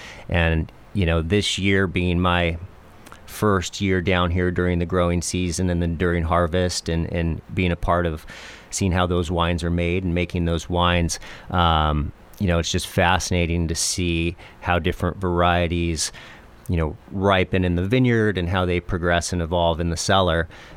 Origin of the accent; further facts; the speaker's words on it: Springfield, Oregon, United States; Yeah, so I grew up in Oregon. I've lived here my whole life, and I grew up in Springfield.